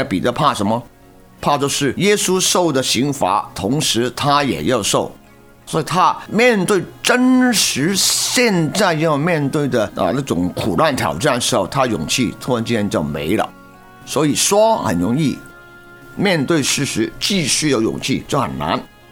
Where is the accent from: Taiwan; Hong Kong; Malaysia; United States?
Hong Kong; 你听我讲话知道我是香港人嘛。